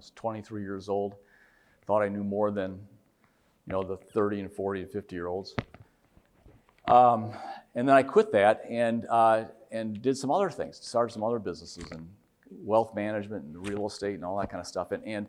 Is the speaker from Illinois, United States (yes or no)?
yes; Wheaton, Illinois, United States; And so I grew up in Wheaton